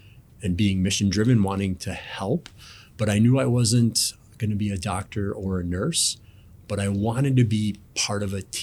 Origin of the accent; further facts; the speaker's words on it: Plattsburgh, New York, United States; now in Buffalo, United States; And I was like, yes, it is. That's my hometown.